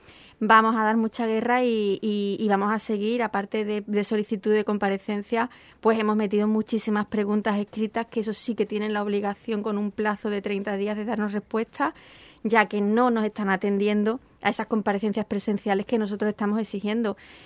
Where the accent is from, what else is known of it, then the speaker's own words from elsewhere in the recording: Huelva, Andalusia, Spain; yo soy de Huelva